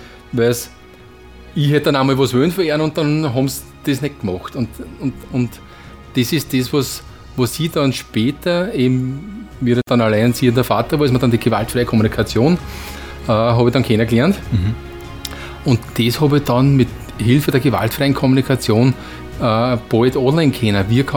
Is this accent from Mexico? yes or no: no; Neusiedl, Lower Austria, Austria; Ich komme aus einem wunderschönen Neusiedl, aber nicht das am See, sondern das in Pernitz.